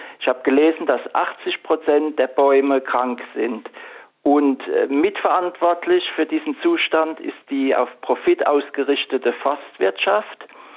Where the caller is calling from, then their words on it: Frankenthal, Rhineland-Palatinate, Germany; Ich komme aus Frankenthal und ich hätte eine Frage.